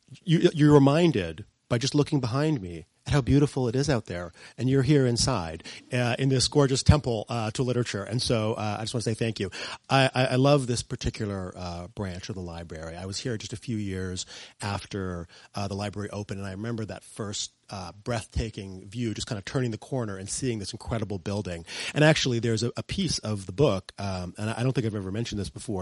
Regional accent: Vancouver, British Columbia, Canada; Growing up in Vancouver in the 80s

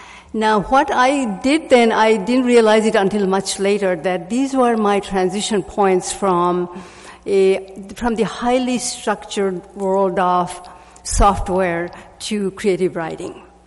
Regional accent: India; And growing up in India, I was surrounded by the Bengali culture.

